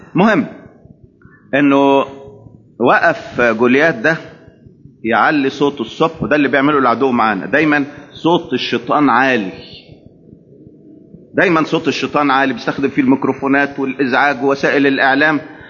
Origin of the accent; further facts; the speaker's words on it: Egypt; عندنا في مصر تلقى الخلافات بين الكنائس وبعضها شغالة على ودنه